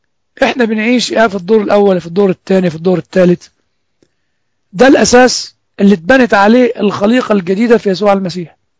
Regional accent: Egypt; now in United States; وأنا طبعا عارف إن في ناس أصوليين أكتر من أصولية الجماعات الإسلامية عندنا في مصر، هنا في أمريكا

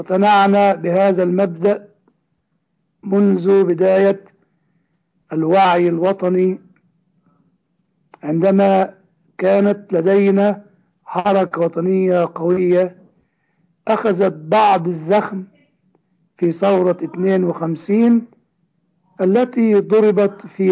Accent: Egypt; ولكنني كمصري أعيش في المهجر أو بالدقة أعيش في المنفى بعد أن طردت من الكنيسة القبطية

